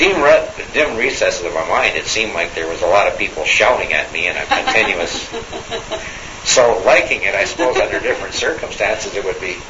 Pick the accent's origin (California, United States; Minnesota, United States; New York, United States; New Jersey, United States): Minnesota, United States; Detroit Lakes; born there; Well, I was born in Detroit Lakes, Minnesota, at the home of a Mrs. Gridley